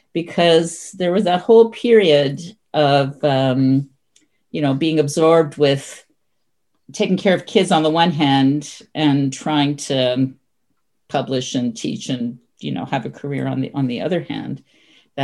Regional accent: Toronto, Ontario, Canada; born or raised there

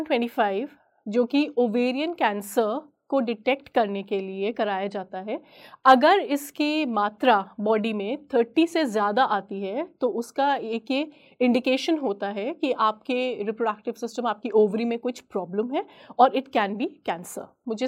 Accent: Nainital, Uttarakhand, India; मैं नैनीताल में ही पली बड़ी

